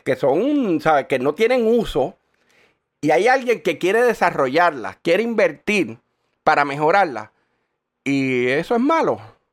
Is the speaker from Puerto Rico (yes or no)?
yes; San Lorenzo, Puerto Rico; De mi municipio, de mi pueblo, donde nací y me crié, San Lorenzo.